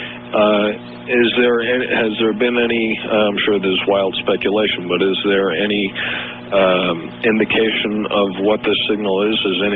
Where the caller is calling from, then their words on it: Las Vegas, Nevada, United States; I'm from Las Vegas.